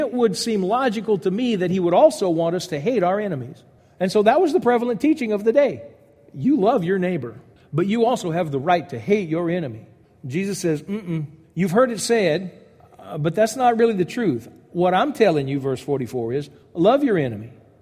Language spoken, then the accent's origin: English; the South, United States; I'm proud to be an American. I was raised in the South.